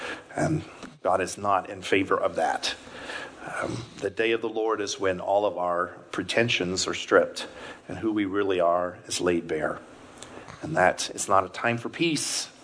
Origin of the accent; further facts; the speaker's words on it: El Paso, Texas, United States; It's a big thing where I grew up in El Paso. It's all wood here.